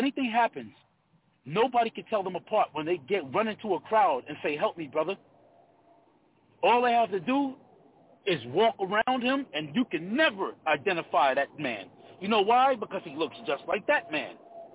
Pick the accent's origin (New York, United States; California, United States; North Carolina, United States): New York, United States; Brooklyn; I grew up in Brooklyn, right, in Crown Heights. The Hasidic Jewish community is. I grew up in a Hasidic Jewish community. I'm Jamaican. I'm Jamaican. My family is all Jamaican.